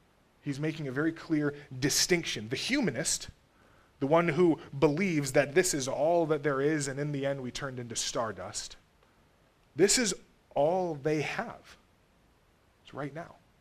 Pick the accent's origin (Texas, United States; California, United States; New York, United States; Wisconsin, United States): Texas, United States; I wanted to grow jalapeno peppers, because why not? I'm from Texas.